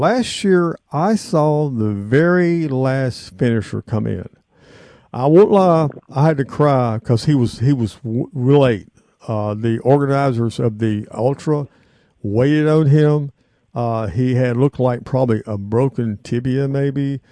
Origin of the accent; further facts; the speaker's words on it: Southern US, United States; Matt is a Southerner. I'm a Southerner.